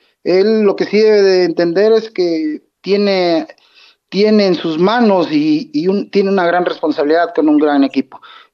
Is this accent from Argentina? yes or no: no; Mexico; a nosotros como mexicanos se nos olvida lo que fue en el pasado